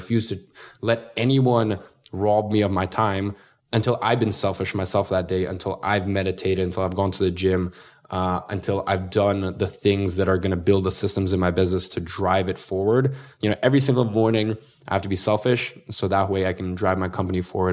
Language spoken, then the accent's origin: English; Dagestan, Russia; English is a second language; now in London, United Kingdom; No, originally from Russia. Have you ever seen Borat?